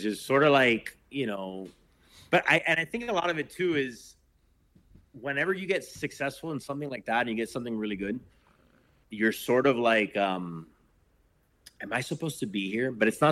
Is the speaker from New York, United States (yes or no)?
no; Miami, Florida, United States; So you grow up in Miami, which I think growing up in Miami is beautiful because you don't grow up thinking you're the other.